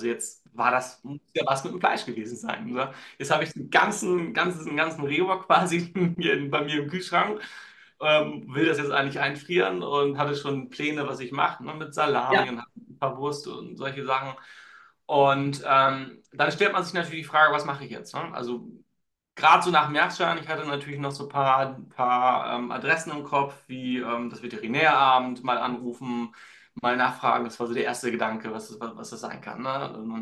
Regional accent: Hamburg, Germany; ich komme aus Hamburg

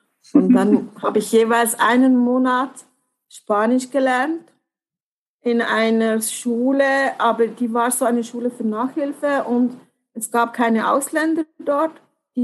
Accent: Switzerland; hatten eine Wohnung in Spanien, in einem Dorf am Strand. Und ja, und als Schweizerin, es war schon nicht einfach, so als junge Schweizerin dort zu sein.

